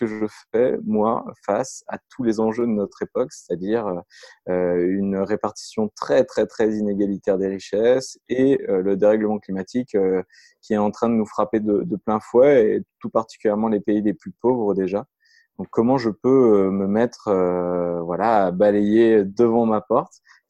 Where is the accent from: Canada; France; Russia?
France; Grenoble, Auvergne-Rhône-Alpes; moved away as an adult; also born or lived in Colombia / Philippines; now in Paris, France; j'ai 33 ans, je vis effectivement à Paris, en France, même si je viens de Grenoble, donc des montagnes des Alpes.